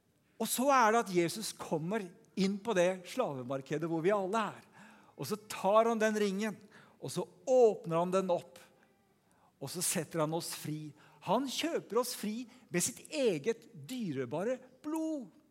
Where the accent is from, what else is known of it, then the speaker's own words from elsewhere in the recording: DR Congo; now in Norway; En del av dere vet at jeg vokste opp i Kongo. Jeg elsker jo Afrika.